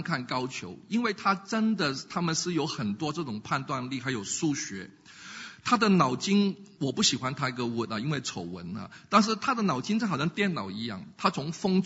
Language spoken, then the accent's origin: Cantonese; Hong Kong; 我们香港人不懂地理